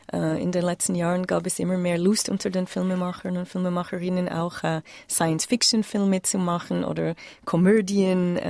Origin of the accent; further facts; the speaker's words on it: Canada; now in Switzerland; als Kanadierin, als ich in die Schweiz gekommen bin